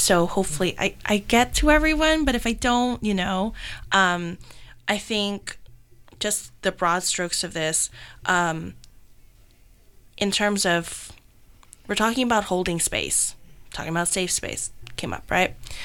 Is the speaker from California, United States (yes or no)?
no; New York, United States; I'm from New York. I do people watching.